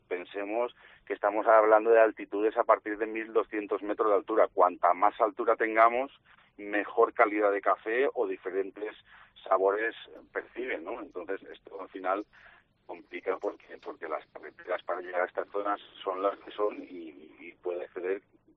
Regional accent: Valencia, Valencian Community, Spain; que yo soy de Valencia

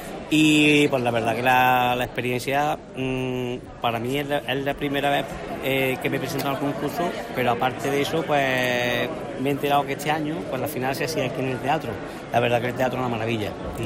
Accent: Lucena, Andalusia, Spain; una letra exclusiva que me ha hecho un amigo mío de allí de mi pueblo, de Lucena

